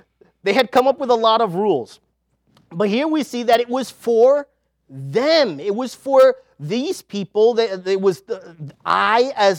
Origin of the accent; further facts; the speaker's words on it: New York City, New York, United States; So I grew up in New York City.